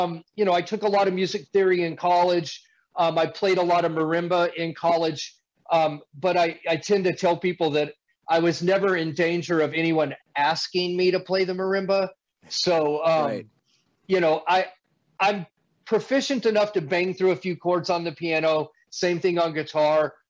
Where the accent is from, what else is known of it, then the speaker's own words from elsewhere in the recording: Roswell, New Mexico, United States; I grew up in Roswell, New Mexico. Insert your alien jokes immediately.